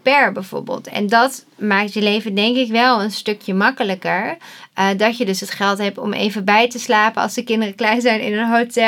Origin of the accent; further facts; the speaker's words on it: Rotterdam, South Holland, Netherlands; ik ben Rotterdamse, heel nuchter.